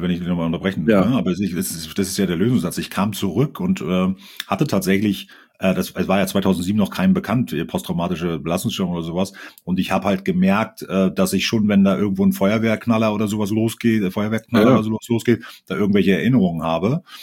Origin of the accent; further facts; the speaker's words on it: Rügen, Mecklenburg-Vorpommern, Germany; ich bin original Rüganer, 79 geboren, schon lange her, hab das auch aus heutiger Sicht, guckt man ja mal zurück, und auch super genossen, da auf der Ostseeinsel groß zu werden